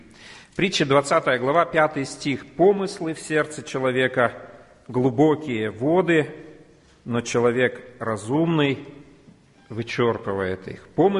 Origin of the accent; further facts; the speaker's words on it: Kyrgyzstan; also born or lived in Moscow, Russia; Я сам из Кыргызстана, родился в Кыргызстане, и мое сердце лежало, чтобы вернуться туда. И в 93-м году это произошло.